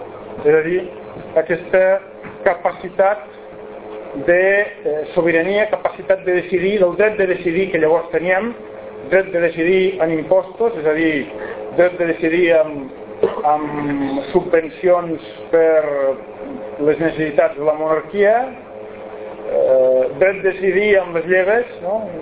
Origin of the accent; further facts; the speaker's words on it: Catalonia, Spain; si hi ha algú que té drets històrics en aquest estat som els catalans, no?